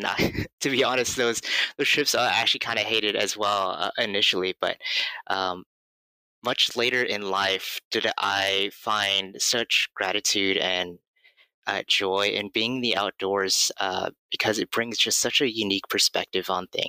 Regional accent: Los Angeles, California, United States; also born or lived in Oregon; now in San Francisco Bay Area, United States; Been living in pretty much the West Coast for my entire life. First born and raised in Los Angeles. And then in 2011, I moved out to Oregon And then about 2019, I moved back to California to the San Francisco Bay Area

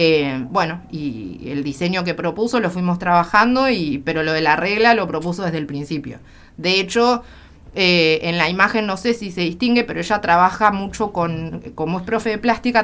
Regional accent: Trelew, Chubut, Argentina; also born or lived in La Plata; Yo nací en Trelew.

